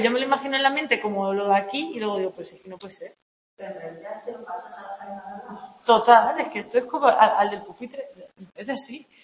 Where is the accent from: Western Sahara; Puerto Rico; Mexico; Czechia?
Western Sahara; yo como madre saharaui, española ahora mismo